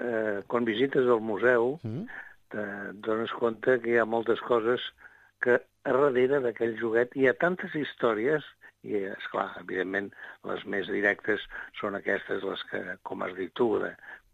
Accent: Figueres, Catalonia, Spain; en el carrer aquest ample que jo vaig néixer a Figueres

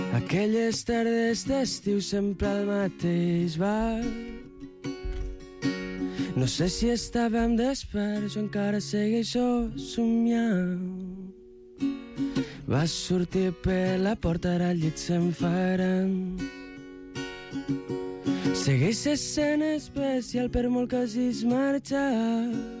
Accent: Catalonia, Spain; jo vinc de les Terres de Lleida

